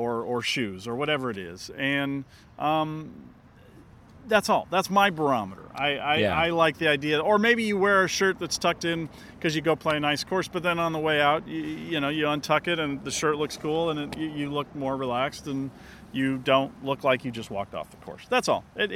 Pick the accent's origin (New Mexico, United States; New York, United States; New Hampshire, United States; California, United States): California, United States; Well, believe it or not, here in Southern California.